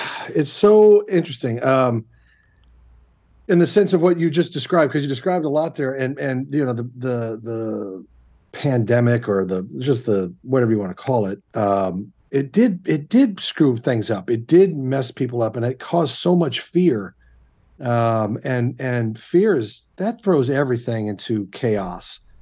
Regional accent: Midwest, United States; And then, being a Midwesterner, you go to college, you got to get a job.

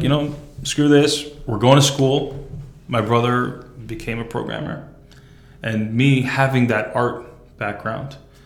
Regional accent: Flushing, New York, United States; born there; Yeah, well, I was born here in Flushing, Queens.

